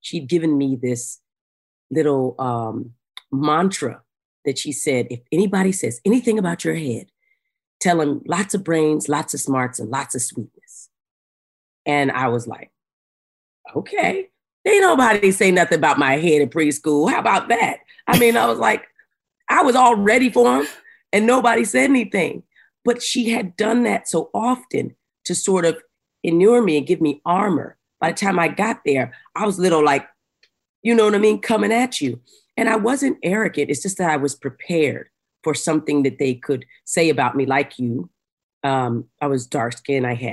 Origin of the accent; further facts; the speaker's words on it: Arizona, United States; when I grew up in Arizona, in the mountains of Arizona, and both of my parents were orphans. I spent the first 11 years of my life in a hotel called Starlight off of Route 66.